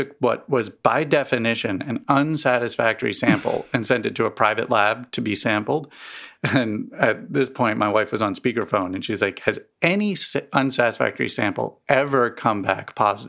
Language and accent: English; East Coast, United States; I grew up on the East Coast and never really had allergies until I moved to Missouri.